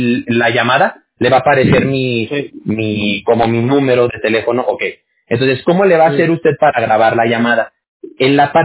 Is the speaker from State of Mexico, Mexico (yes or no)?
no; Aguascalientes, Mexico; now in California, United States; Yo soy de Aguascalientes. No sé si usted ubique Aguascalientes.